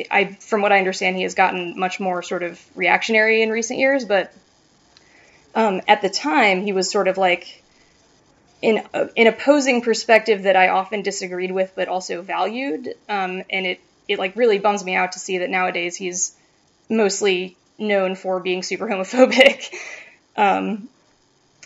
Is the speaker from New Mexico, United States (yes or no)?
no; Greensboro, North Carolina, United States; I am from Greensboro, North Carolina, which is the Earth location in these books